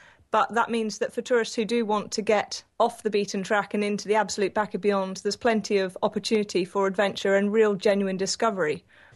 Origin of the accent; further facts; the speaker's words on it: United Kingdom; Obviously, we're British and we tend to follow the Foreign and Commonwealth Travel Advice